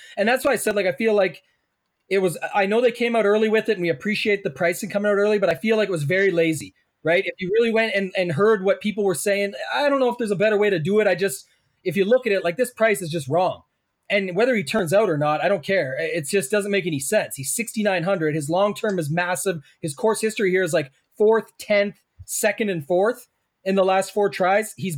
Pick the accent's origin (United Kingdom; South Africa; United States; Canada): Canada; and I'm Canadian, so that converts quite well.